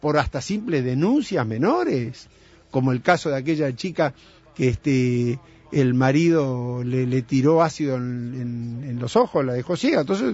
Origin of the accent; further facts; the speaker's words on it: Uruguay; un tema de democracia, de valores humanos como uruguayos